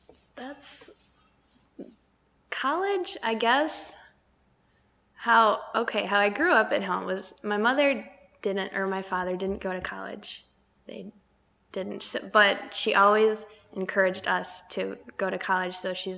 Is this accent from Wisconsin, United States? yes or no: yes; Menomonie, Wisconsin, United States; I'm from Menominee, Wisconsin.